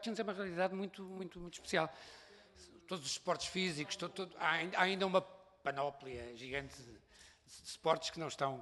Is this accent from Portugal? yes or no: yes; Porto, Portugal; no Porto, onde nasci e onde sou natural.